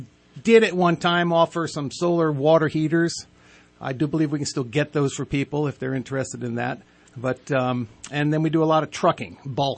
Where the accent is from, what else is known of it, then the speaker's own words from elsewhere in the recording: East Coast, United States; now in California, United States; I'm a transplant from the East Coast, but I've been out here since 1980. So I am a Californian